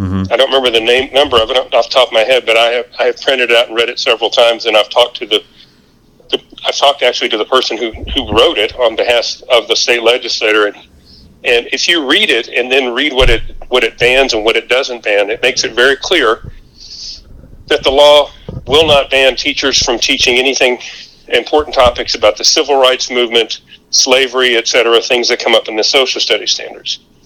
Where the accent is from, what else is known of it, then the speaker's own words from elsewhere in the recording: Alabama, United States; I know that when I was growing up in North Alabama, I took a class where we learned about Marxism and Leninism